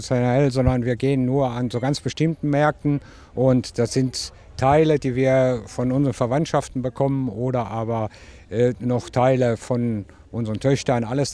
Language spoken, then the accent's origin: German; Bochum, North Rhine-Westphalia, Germany; wir kommen aus Bochum.